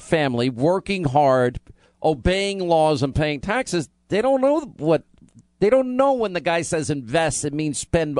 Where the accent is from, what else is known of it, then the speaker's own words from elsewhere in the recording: New York, United States; born there; also born or lived in Rhode Island / California / Alabama / Georgia; first of all, I was born in New York, number one. Number two, I was happier when I lived in Rhode Island, California, Alabama, and Georgia. But I've been back in New York